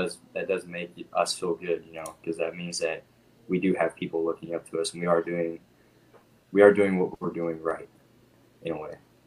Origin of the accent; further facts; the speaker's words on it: Turlock, California, United States; Well, my hometown show in Turlock is definitely my favorite one to perform at, just because I have a lot of family that goes to it, friends.